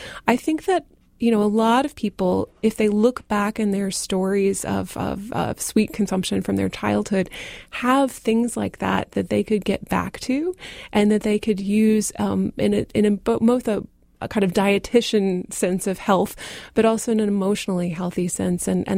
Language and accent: English; the South, United States; I'm from the South originally.